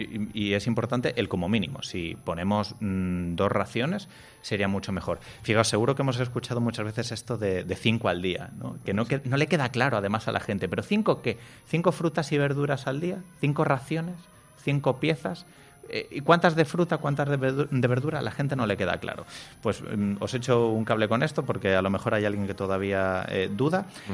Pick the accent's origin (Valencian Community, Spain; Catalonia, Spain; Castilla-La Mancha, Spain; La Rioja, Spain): Castilla-La Mancha, Spain; La harina, yo que soy manchego, tierra de molinos